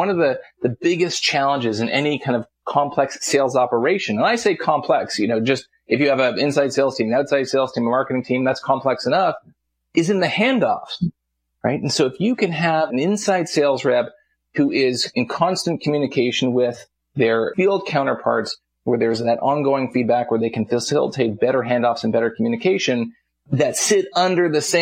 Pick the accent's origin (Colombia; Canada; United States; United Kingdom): Canada; I'm Canadian, right? So I'm going with penalty.